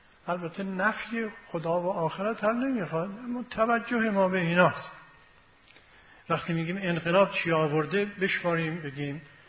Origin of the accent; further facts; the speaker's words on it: Iran; به خاطر اینکه ما ایرانی هستیم، فرهنگ دیرپایی داریم، سابقه تاریخی چند هزار ساله داریم